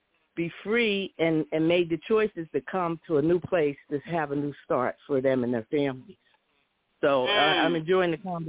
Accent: Pottsville, Pennsylvania, United States; Pennsylvania. I've been in Pennsylvania mostly all my life, but I have a. But the little small town that I grew up in Pottsville

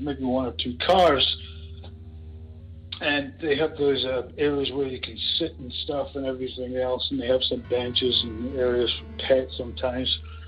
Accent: Scotland, United Kingdom; I was the person from Scotland that said something about his grandmother and everything

